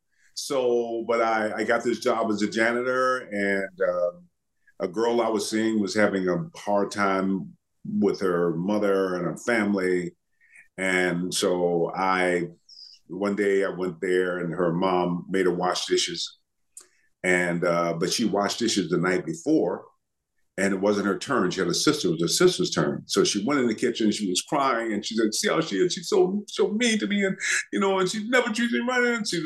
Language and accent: English; Benton Harbor, Michigan, United States; Well, first of all, I was from Benton Harbor, as you mentioned. And in Benton Harbor, it was very segregated.